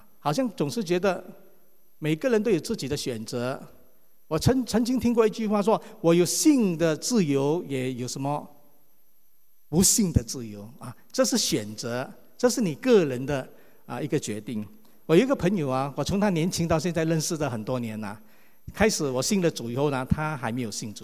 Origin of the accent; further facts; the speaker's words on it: Malaysia; now in Singapore; 我们那时候早期住在马来西亚啊，我是在马来西亚长大了。